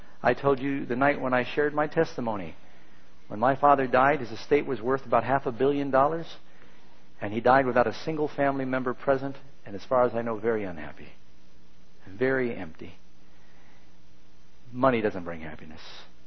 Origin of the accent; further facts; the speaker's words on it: California, United States; born there; I was born in California, I can say that if I want to.